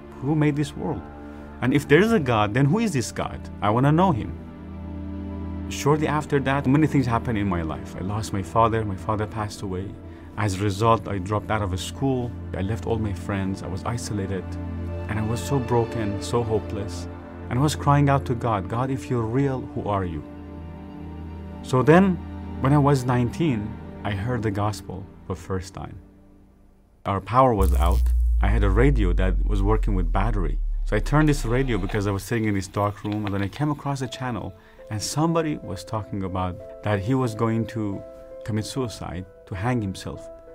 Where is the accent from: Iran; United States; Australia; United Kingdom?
Iran; I was born and raised in Iran as a Shiite Muslim.